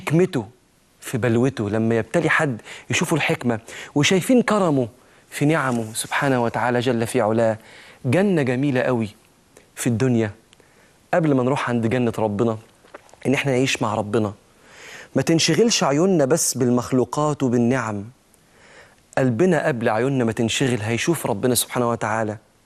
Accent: Egypt; جزء منه كان في بلدنا مصر

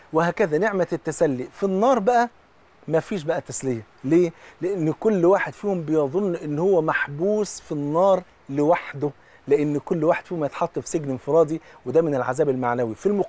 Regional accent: Egypt; زي بيقولوا في المثل كده عندنا في مصر بصلة المحب خروف

